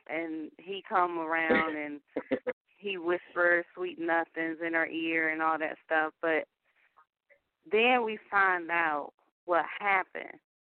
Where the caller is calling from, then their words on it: Raleigh, North Carolina, United States; Karen, I'm calling from Raleigh.